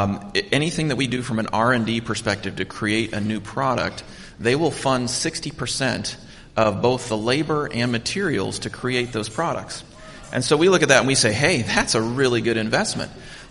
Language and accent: English; United States; Being an American, I thought, man, this is cool.